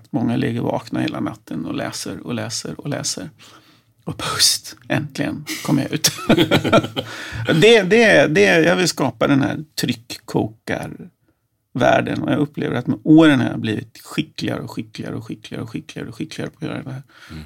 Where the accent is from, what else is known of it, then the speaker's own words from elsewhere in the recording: Linköping, Östergötland, Sweden; Dels är jag uppvuxen i Linköping, så det låg nära till hans. För jag kan stan och geografin.